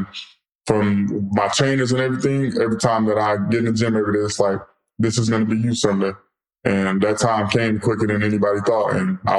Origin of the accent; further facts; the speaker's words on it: Dallas, Texas, United States; now in Las Vegas, United States; I'm loving it out here. It's a little hot out here, but I'm from Dallas, so you know what I'm saying?